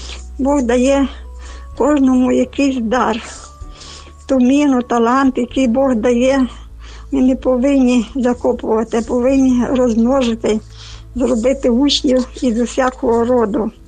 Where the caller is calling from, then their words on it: Chernivtsi, Chernivtsi Oblast, Ukraine; я з Чернівців.